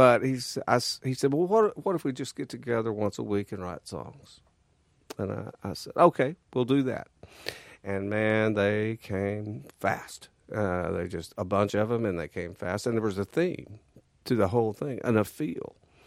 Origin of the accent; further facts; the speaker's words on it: Texas, United States; in Texas, growing up in Texas, we played dance halls, old dance halls, 100-year-old dance halls.